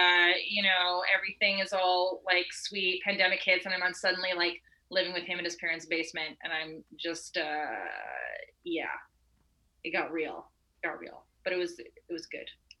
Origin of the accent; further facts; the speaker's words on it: Edmonton, Alberta, Canada; Like I was raised in Edmonton, so I'm not like, you know, some, I'm not some fancy city gal.